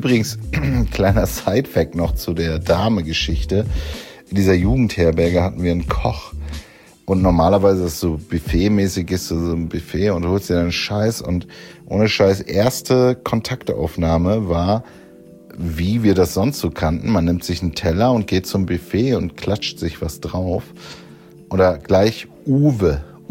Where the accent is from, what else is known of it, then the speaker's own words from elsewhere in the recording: Neubrandenburg, Mecklenburg-Vorpommern, Germany; born there; Ich befinde mich nämlich in meiner Geburtsstadt Neubrandenburg. 1984 geboren, Mecklenburg-Vorpommern, Stadt der vier Tore, Neubrandenburg.